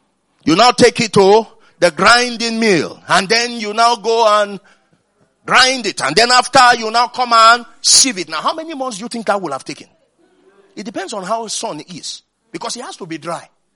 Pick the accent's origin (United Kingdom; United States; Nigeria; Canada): Nigeria; Kano; I remember, you know, I grew up in Kano.